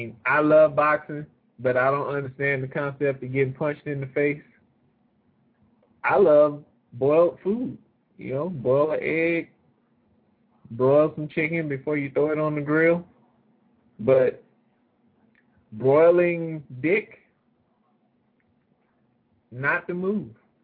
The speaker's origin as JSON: {"language": "English", "town": "New Orleans", "region": "Louisiana", "country": "United States", "said": "being I'm from New Orleans, Louisiana. You know, they do the crab broils down there."}